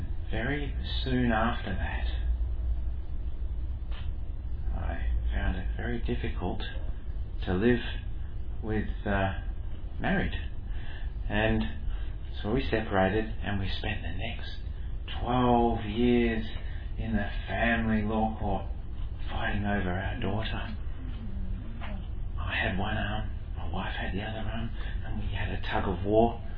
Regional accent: Sorrento, Western Australia, Australia; So I'm a local boy, I grew up in Sorrento, a beachside suburb.

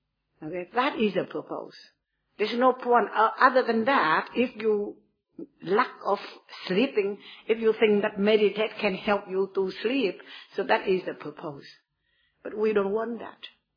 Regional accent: South Vietnam, Vietnam; And I am from Vietnam, so my master is a Vietnamese.

